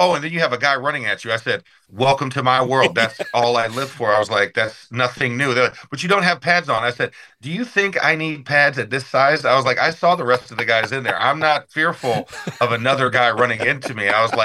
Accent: Orlando, Florida, United States; So I grew up in Orlando, Florida.

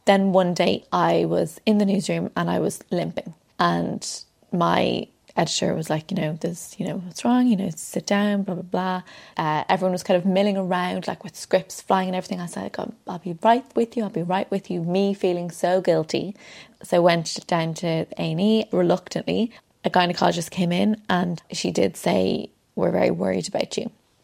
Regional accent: Dublin, Leinster, Ireland; I grew up in Dublin

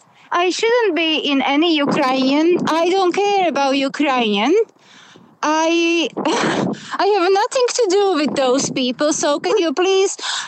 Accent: Slovakia; English is a second language; now in Ireland; I am from Slovakia.

